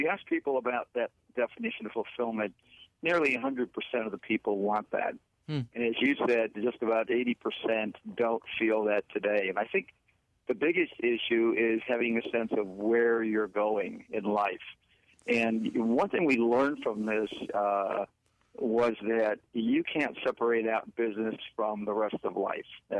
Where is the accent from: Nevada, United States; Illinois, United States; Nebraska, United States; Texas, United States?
Illinois, United States; Chicago; I have a friend, actually, who I grew up with in the Chicago area, and he lives out in California now.